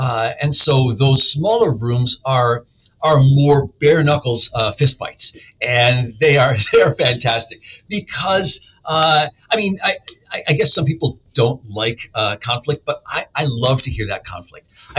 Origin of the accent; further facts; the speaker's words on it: Illinois, United States; I'm from Illinois, and we elect counselors every April, and we take that very seriously.